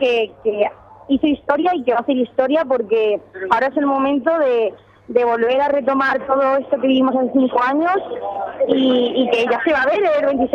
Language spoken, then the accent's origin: Spanish; Getafe, Community of Madrid, Spain; Yo soy de Getafe.